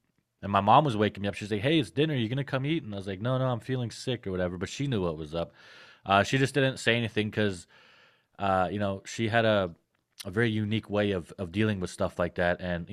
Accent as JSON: {"language": "English", "town": "Prince Albert", "region": "Saskatchewan", "country": "Canada", "tie": "born or raised there", "said": "I grew up in a small city called Prince Albert, Saskatchewan, here in Canada."}